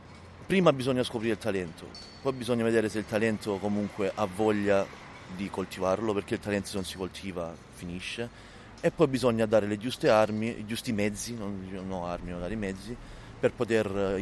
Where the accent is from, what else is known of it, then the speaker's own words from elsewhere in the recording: Apulia, Italy; Io devo dire che sono stato fortunato che, essendo salentino